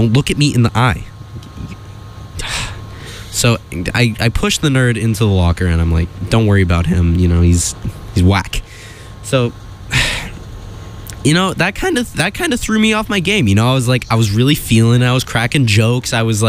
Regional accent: Sacramento, California, United States; so just to give a little bit of context, I grew up in Sacramento, California.

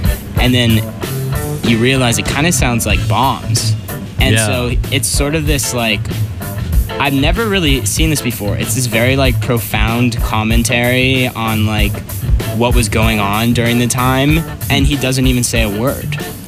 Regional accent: Austin, Texas, United States; I'm from Austin, Texas, and this summer I really got into

